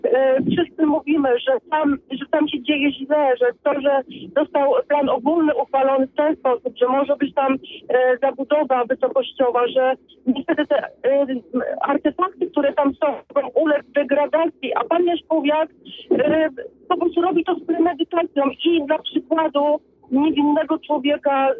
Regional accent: Poznań, Greater Poland Voivodeship, Poland; Absolutnie nie zgadzamy się my, poznaniacy

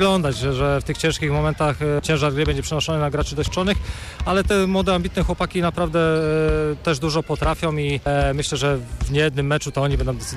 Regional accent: Poznań, Greater Poland Voivodeship, Poland; dobrze jest wrócić do rodzinnego Poznania

